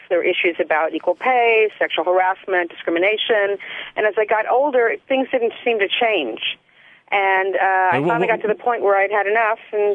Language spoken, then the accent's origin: English; Houston, Texas, United States; also born or lived in New Jersey / Northern California; now in Palm Springs, United States; I was born and raised in Houston. Mm-hmm. I lived in New Jersey. I worked in Newark. I lived in Northern California. And right now we live in Palm Springs.